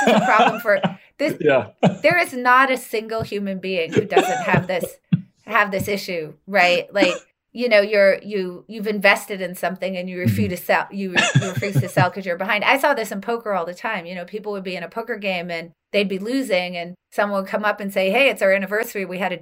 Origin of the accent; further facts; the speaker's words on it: Philadelphia, Pennsylvania, United States; I'm from Philly. I can't help it.